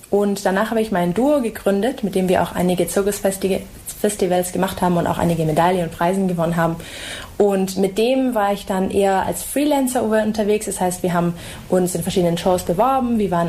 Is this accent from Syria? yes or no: no; Ulm, Baden-Württemberg, Germany; Ich komme aus Ulm, ich bin hier aufgewachsen, ich bin 29 Jahre alt